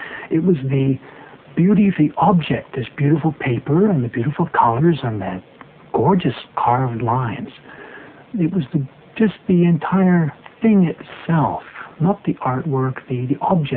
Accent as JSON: {"language": "English", "country": "Canada", "said": "I'm a Canadian, I guess, and we don't do it that way."}